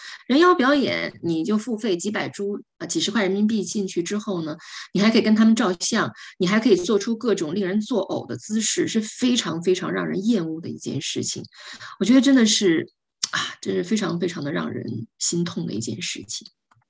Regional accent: China; 这个是我们中国人说吃苦然后就人上人

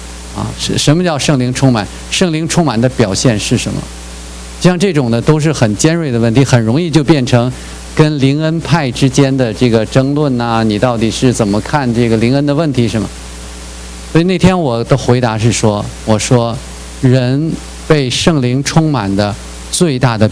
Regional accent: China; moved away; 我作为一个从大陆出来的传道人哈，我就觉得说我们大陆出来的弟兄姐妹特别注意这点，就是说我们多数在一个无神论背景、唯物论背景出来的

